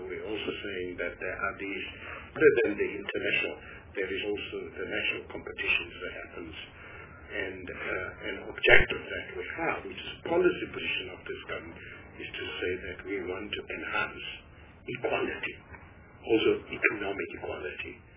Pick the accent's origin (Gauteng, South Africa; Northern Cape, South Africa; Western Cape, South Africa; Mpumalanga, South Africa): Gauteng, South Africa; Johannesburg; I'm from, as I said, from Hoteng, but I'm also from Joburg.